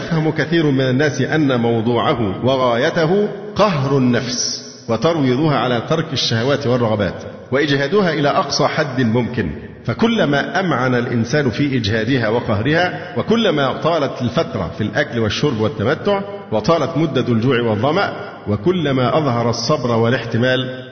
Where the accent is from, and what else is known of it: Egypt